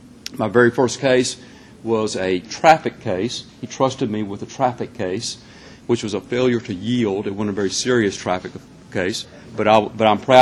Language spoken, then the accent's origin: English; Minden, Louisiana, United States; My mother was from Shreveport. She married a guy from Minden, my father, and I grew up in Minden. They lived in Minden. My father ran a hardware store in the city of Minden.